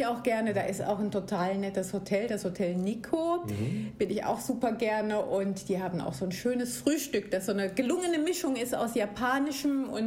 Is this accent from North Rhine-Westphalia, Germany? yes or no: yes; Cologne, North Rhine-Westphalia, Germany; Darf man das sagen als Kölnerin?